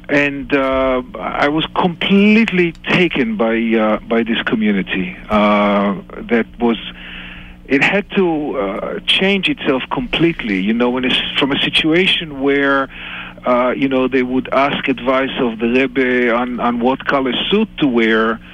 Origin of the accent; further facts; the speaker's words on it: Israel; English is a second language; moved away as an adult; now in United States; Okay, I was born and raised in Israel. I fought in the Yom Kippur War.